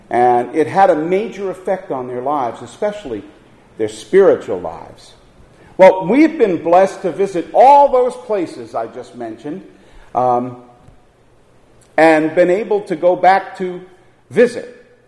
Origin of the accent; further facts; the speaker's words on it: Merrick, New York, United States; My hometown, memories, they come back to a place called Merrick on Long Island in New York.